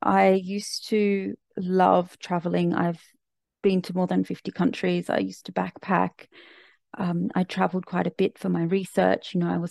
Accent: Australia; as an Australian going to Bali is hardly a remarkable feat.

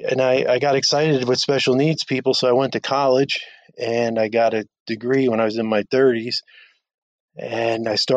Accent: New Jersey, United States; You know, my mother's from Italy. I grew up in New Jersey, just outside of Manhattan. Pizza was in my life from the day I was born

